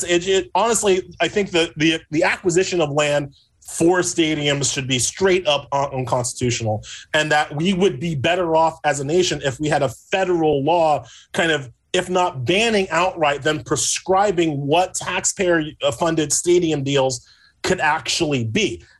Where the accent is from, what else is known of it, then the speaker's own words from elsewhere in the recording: New York, United States; I mean, I don't want to disparage my home state up here in New York